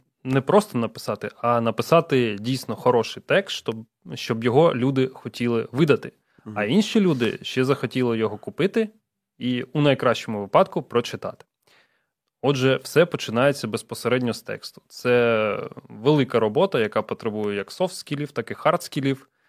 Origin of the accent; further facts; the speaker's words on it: Donetsk, Donetsk Oblast, Ukraine; І я виріс в Донецьку і переважно читав російськомовну літературу.